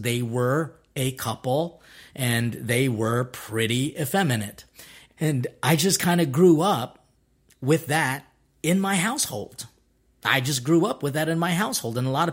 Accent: Philippines; And so, I'm a Filipino priest.

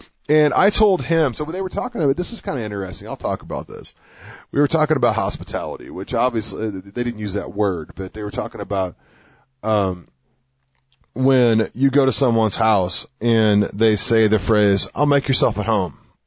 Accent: Missouri, United States; I always use a steam room. Maybe it's because I'm from Southern Missouri.

